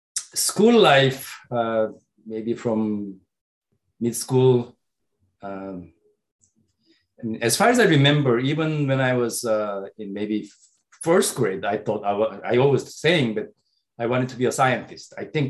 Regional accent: South Korea; Growing up in South Korea and growing up in only about a decade after the Korean War ended

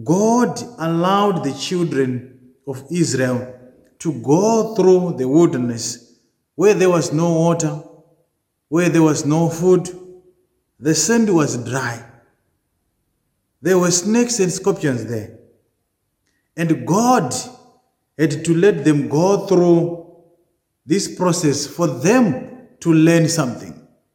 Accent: Zimbabwe; which reminds me of the way how I was raised up in Zimbabwe.

